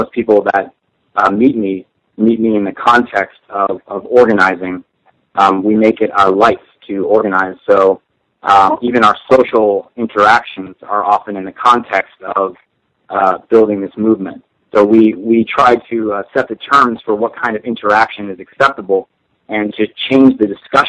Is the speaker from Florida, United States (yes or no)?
yes; Miami, Florida, United States; I grew up in Miami, so I grew up in a very international environment.